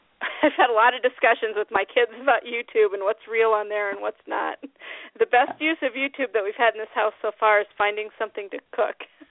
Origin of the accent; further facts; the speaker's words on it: Midwest, United States; accent: Midwest; That's just my Midwest accent.